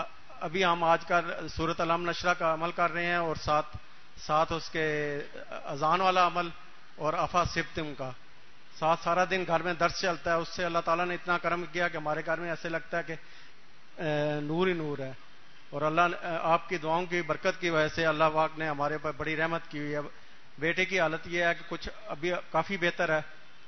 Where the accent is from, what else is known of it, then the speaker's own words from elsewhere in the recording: Rawalpindi, Punjab, Pakistan; میں راہل پنڈی سے آیا ہوں،